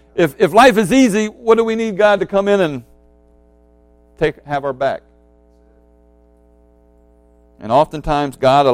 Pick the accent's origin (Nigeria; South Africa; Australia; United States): United States; the South; We're all from the South, so we should know.